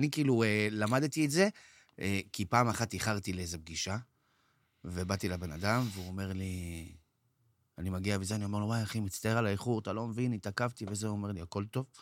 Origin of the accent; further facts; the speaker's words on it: Acre, Northern District, Israel; אני, במקור אני מאקו.